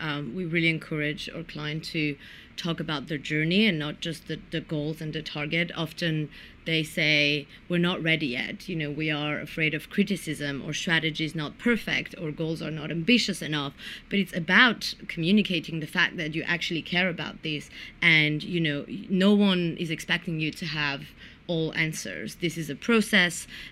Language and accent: English; Paris, Île-de-France, France; maybe because I'm originally from Paris, I always had a big interest in the fashion industry and luxury sector.